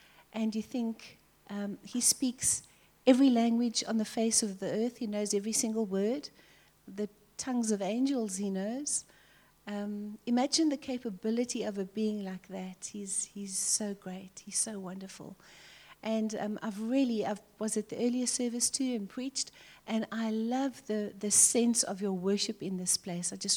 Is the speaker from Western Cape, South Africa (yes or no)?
yes; Cape Town, Western Cape, South Africa; I'm from Tableview, and Arthur and I have been doing God for 44 years